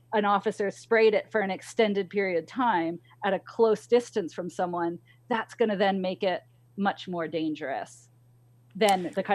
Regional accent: New York, United States; also born or lived in California; I was born in California and then lived in New York as a teenager.

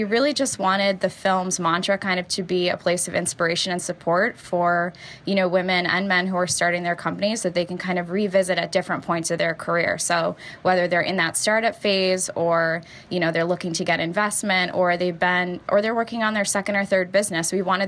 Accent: Buffalo, New York, United States; And I'm just so proud to be from Buffalo

